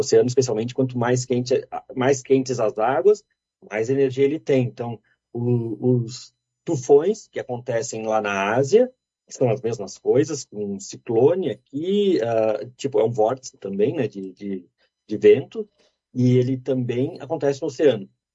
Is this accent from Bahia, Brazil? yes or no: no; Rio Grande do Sul, Brazil; a gente é gaúcho, a gente ama a terra, a gente quer ficar.